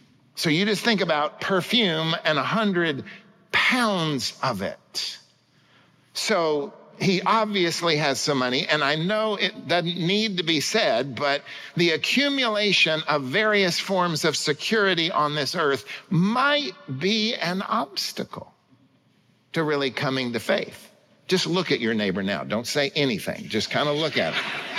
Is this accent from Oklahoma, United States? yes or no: yes; Oklahoma City, Oklahoma, United States; born there; I was born in Oklahoma City, Oklahoma in 1956